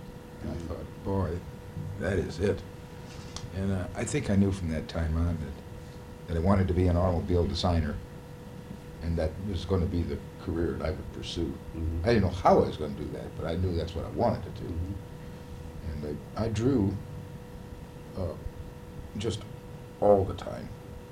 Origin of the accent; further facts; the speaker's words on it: Baltimore, Maryland, United States; now in Detroit, United States; So it was in the year of 1936 that I moved from Maryland to Detroit.